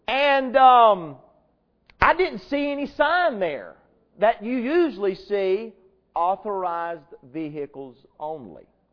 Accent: Greenwood, South Carolina, United States; Yes, sir, I'm from Greenwood.

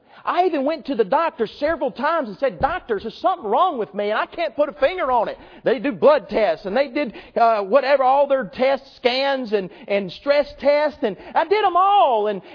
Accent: Greenwood, South Carolina, United States; born there; it just so happens that 37 years ago today, I was born in Greenwood, South Carolina.

